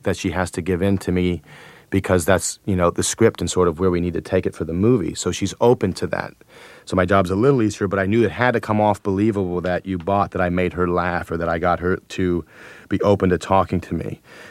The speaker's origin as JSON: {"language": "English", "town": "Buffalo Grove", "region": "Illinois", "country": "United States", "tie": "born or raised there", "also_born_or_lived": "Minnesota", "said": "I lived in Minnesota for 1 month, and I was raised in Buffalo Grove, which is sort of a middle-class suburb in Illinoi"}